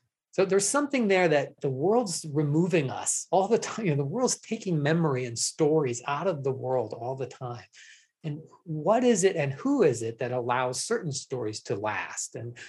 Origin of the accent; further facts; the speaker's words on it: Ohio, United States; now in Idaho, United States; I'm in Idaho now, but I grew up in Ohio. I grew up under the hardwood trees of Ohio, and now I live in the sagebrush deserts of Southwest Idaho.